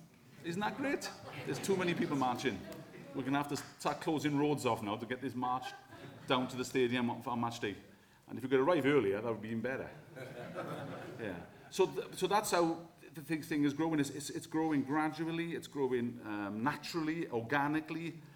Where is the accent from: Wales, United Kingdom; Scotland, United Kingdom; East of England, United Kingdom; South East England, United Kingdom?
Wales, United Kingdom; And that's what being Welsh is about. It's about being out there and sharing our unique culture, our unique way of life.